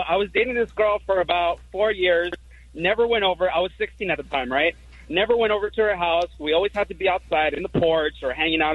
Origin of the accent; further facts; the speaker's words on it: Los Angeles, California, United States; this is how I grew up in South Central.